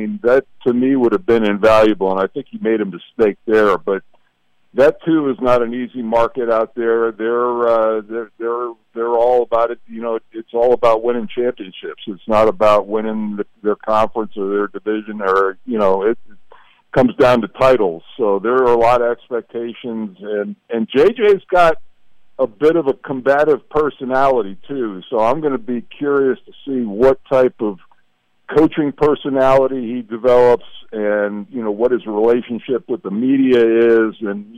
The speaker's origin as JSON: {"language": "English", "region": "Connecticut", "country": "United States", "said": "I'm from Southern Connecticut, and it was all New York teams."}